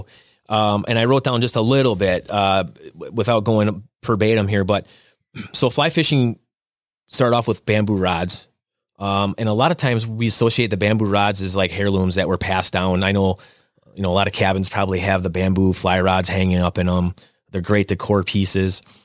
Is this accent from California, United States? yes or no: no; Wisconsin, United States; And I grew up in Wisconsin. I was not originally from Stevens Point.